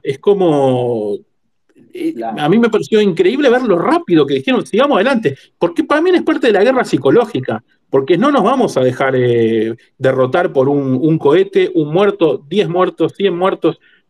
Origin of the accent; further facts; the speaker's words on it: Argentina; moved away; pero todavía vengo de Argentina y todavía sé lo que es inflación en serio